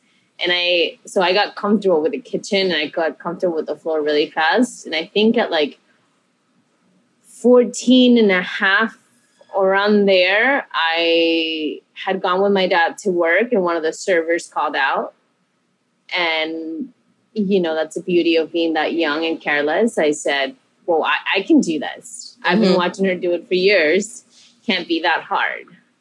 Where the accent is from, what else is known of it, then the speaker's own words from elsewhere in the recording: Chiclayo, Lambayeque, Peru; moved away; I grew up in Chiclayo, Peru, which is a northern coastal town. And I grew up with my brother and I grew up with our grandparents. And we were there till 2000